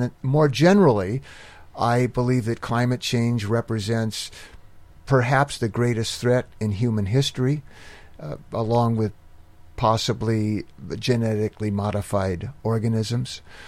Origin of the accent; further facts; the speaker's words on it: Oakland, California, United States; I'm a family man. I have a small business. I grew up in Oakland, California.